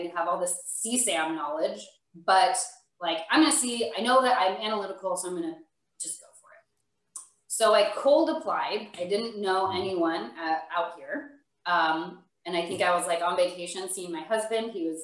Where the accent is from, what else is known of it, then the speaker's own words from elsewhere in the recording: Phoenix, Arizona, United States; So in 2014, my husband and I got married. I'm originally from Phoenix.